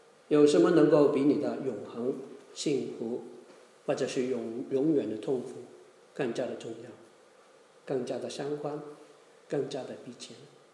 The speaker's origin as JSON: {"language": "Chinese", "country": "Hong Kong", "accent": "Hong Kong", "second_language": "Chinese", "said": "因为我的普通话不是我的母语，我是从香港来的，可能香港的口音比较重"}